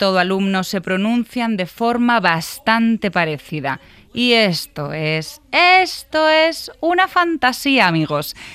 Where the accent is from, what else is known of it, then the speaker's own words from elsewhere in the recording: Spain; Del verbo to be y lo que implica para nosotros como españoles.